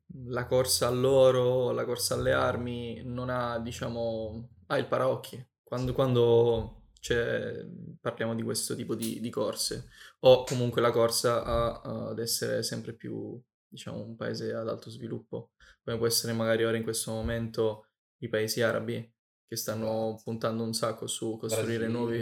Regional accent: Sicily, Italy; Ultimo argomento che volevo trattare, visto che sono siciliano, degli incendi

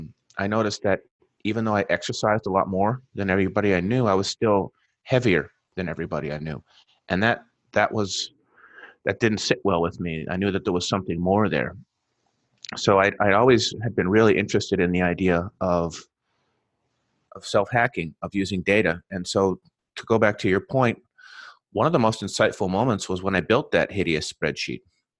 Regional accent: Central Canada, Canada; I grew up in Central Canada. And I grew up on a pretty typical, I guess you'd call it the standard American diet, or the standard Canadian diet in my case. But I was in the Corn Belt of Canada

